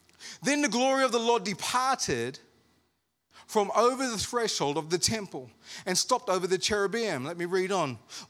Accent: Armidale, New South Wales, Australia; I'm from Armidale. You need to talk back to a brother. You know what I'm saying? We're feisty down in Armidale.

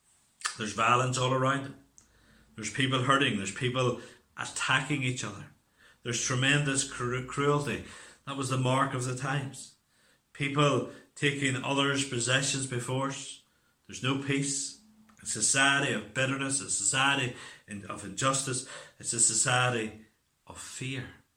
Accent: Northern Ireland, United Kingdom; That just reminds me of growing up in the Troubles, particularly growing up in County Armagh.

